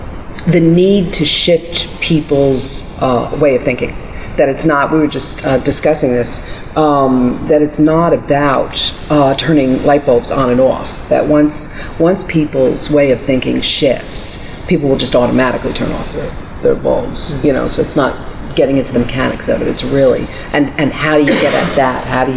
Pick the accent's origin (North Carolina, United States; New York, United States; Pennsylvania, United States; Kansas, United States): North Carolina, United States; Wake Forest; I'm from Wake Forest